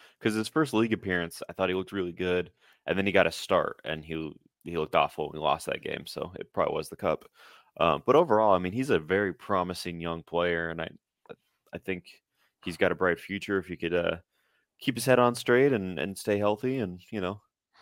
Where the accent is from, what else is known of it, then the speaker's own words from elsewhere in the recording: United States; as an American